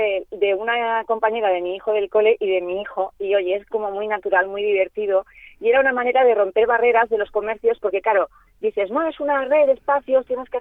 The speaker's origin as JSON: {"language": "Spanish", "town": "Valencia", "region": "Valencian Community", "country": "Spain", "lives_now": "Águilas, Spain", "said": "Yo, por ejemplo, que soy de Valencia, cuando he ido a Valencia, estos gestos que tú has dicho, yo los he visto."}